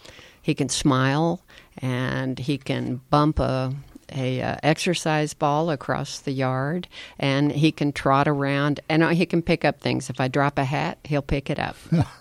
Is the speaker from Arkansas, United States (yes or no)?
yes; Arkansas, United States; I grew up in Arkansas, out in the country.